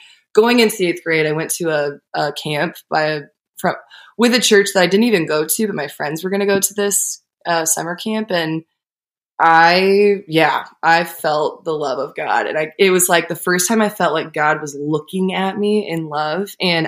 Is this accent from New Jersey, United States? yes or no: no; Portland, Oregon, United States; also born or lived in Houston, Texas / Toronto, Canada; because I was born in Houston, Texas. I lived in Toronto, Canada. I grew up in Portland, Oregon. Went to college in Eugene.